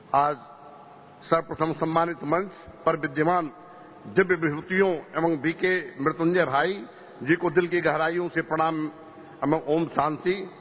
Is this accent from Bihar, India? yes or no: no; Kushinagar, Uttar Pradesh, India; मैं कुशीनगर का रहने वाला हूं, कुशीनगर क्षेत्र के जनपद से हम बिलोंग करते हैं